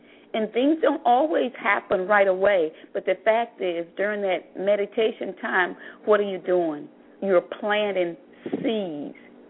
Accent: New York, United States; now in Florida, United States; And growing up in New York, and then when I came to Florida and was in the insurance industry as a claims adjuster

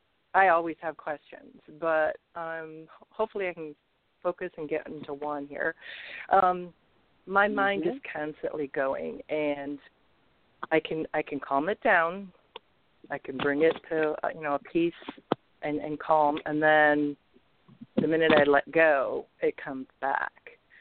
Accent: Ohio, United States; I'm from Ohio.

